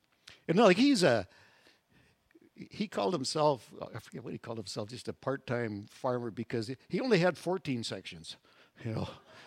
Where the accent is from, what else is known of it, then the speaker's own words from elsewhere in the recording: Edmonton, Alberta, Canada; when I was born and raised in Edmonton, it's like I'm a city boy.